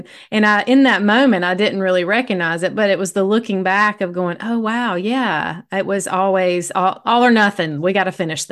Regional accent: the South, United States; So my story is born and raised in the South, had a great family growing up.

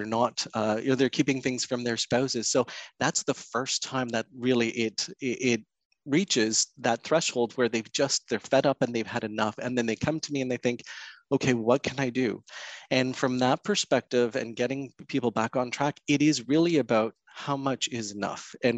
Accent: Canada; first language Portuguese; English is a second language; So my parents emigrated from Portugal. I'm first generation Canadian. Okay. And so, you know, my first language at home was Portuguese. And so it wasn't until I started kindergarten that I started the English language.

